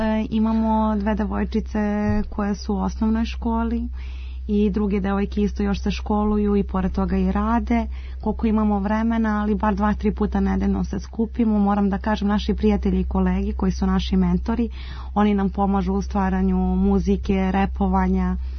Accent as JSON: {"language": "Serbian", "region": "Belgrade", "country": "Serbia", "tie": "born or raised there", "said": "odrasla sam ovde na Dorćolu i u Zemunu"}